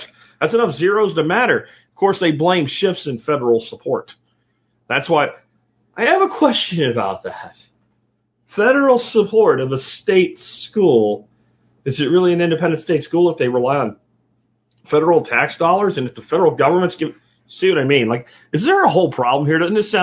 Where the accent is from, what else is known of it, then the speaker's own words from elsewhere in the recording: Pennsylvania, United States; because it was just down the way from me growing up in Pennsylvania.